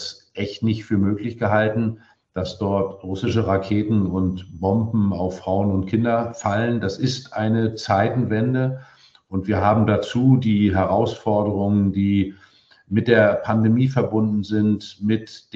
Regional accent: Mecklenburg-Vorpommern, Germany; sowohl bei mir in meiner Heimat in Mecklenburg-Vorpommern, aber ich bin halt sehr, sehr viel in Berlin.

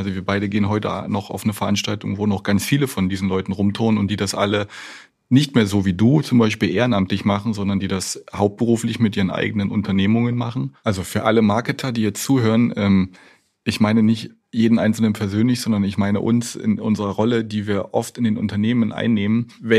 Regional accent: Cottbus, Brandenburg, Germany; born there; geboren in Cottbus, was gar nicht so weit weg ist von dem Ort, wo wir jetzt hier sind.

